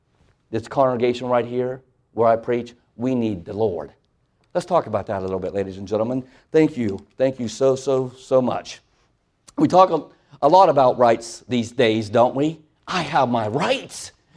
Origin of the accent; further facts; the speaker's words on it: Ohio, United States; Growing up in Ohio. Are you a Yankee? I am a Yankee.